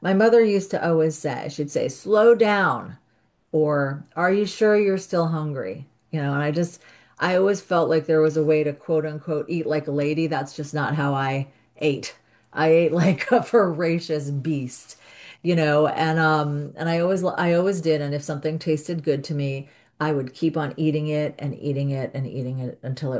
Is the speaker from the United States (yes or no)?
yes; New York City, New York, United States; I grew up in Greenwich Village, New York, and there was like food everywhere.